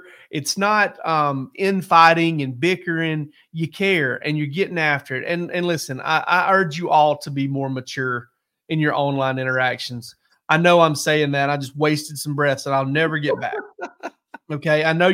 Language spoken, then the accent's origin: English; Georgia, United States; I grew up down there in South Georgia. A lot of Florida State fans down there.